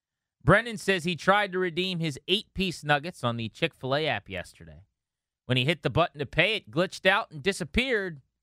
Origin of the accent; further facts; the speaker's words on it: King George, Virginia, United States; Jake's in King George, my hometown, one of the greatest counties in the Commonwealth.